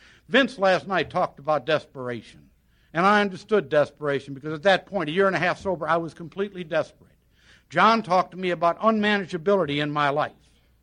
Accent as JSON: {"language": "English", "town": "Cleveland", "region": "Ohio", "country": "United States", "tie": "born or raised there", "said": "upper middle class family in a suburb of Cleveland, Ohio, a nice suburb. And I don't talk much like I was from Cleveland, but that's where I was from."}